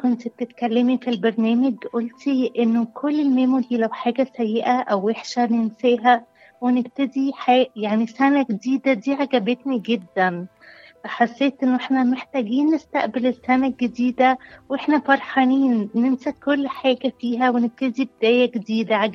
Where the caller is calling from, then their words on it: Cairo, Cairo Governorate, Egypt; من القاهرة.